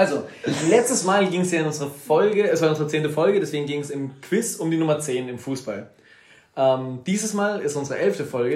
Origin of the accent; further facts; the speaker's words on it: Ecuador; Wie ihr wisst, komme ich ja aus Ecuador.